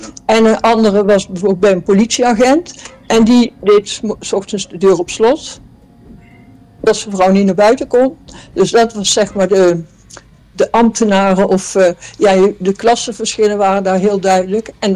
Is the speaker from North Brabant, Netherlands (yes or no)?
yes; Oeffelt, North Brabant, Netherlands; born there; ik ben geboren in Oefeld. Dat is ook een klein dorp in die buurt.